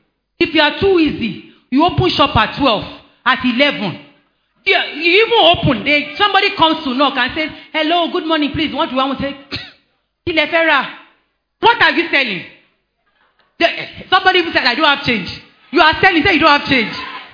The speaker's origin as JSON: {"language": "English", "region": "Lagos", "country": "Nigeria", "tie": "born or raised there", "lives_now": "Ilorin, Nigeria", "said": "By virtue of marriage, moved to Ilorin. I was born and bred in Lagos."}